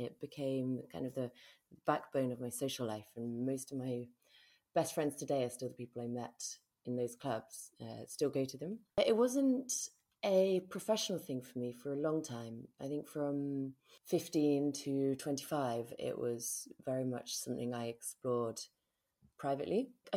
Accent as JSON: {"language": "English", "region": "London", "country": "United Kingdom", "tie": "born or raised there", "said": "growing up in London helped"}